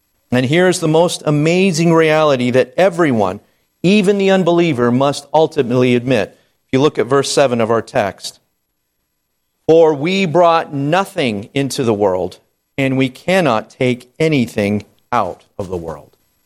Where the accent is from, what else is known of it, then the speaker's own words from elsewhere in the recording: Sedona, Arizona, United States; I grew up in Sedona, and so I worked at a resort there in the health spa